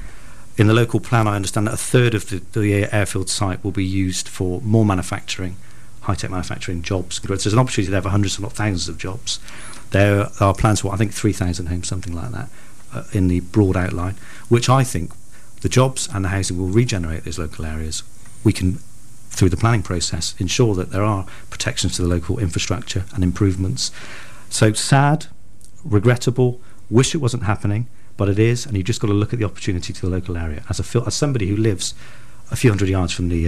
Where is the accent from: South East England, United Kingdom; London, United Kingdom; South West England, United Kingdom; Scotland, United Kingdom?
South West England, United Kingdom; Bristol; I was born in Southmead Hospital a few months before Concorde flew. You know, proud Bristolian